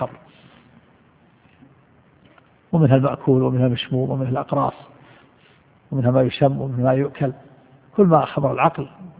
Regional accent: Al-Qassim, Saudi Arabia; ونحن أدركنا هذا في القرى عندنا في القصيم

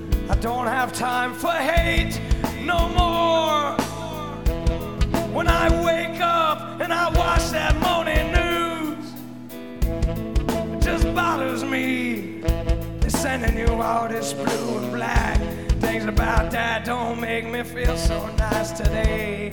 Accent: Rockville, Maryland, United States; We're from Rockville, Maryland, a little ways up north, and it's very nice of you guys to let us into your town tonight.

